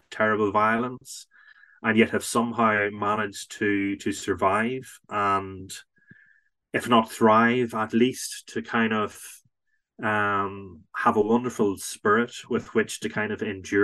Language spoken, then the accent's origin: English; Banbridge, Northern Ireland, United Kingdom; a sculptor from Banbridge, my hometown, Effie McWilliam